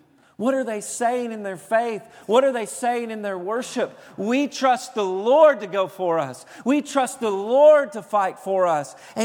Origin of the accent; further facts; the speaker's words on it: Tennessee, United States; told you I was from Tennessee.